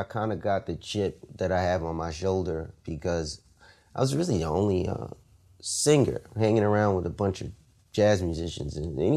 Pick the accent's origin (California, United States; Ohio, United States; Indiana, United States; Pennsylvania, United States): Pennsylvania, United States; Philadelphia; I was born in Philadelphia. I grew up in the city. Grew up in a neighborhood called Germantown.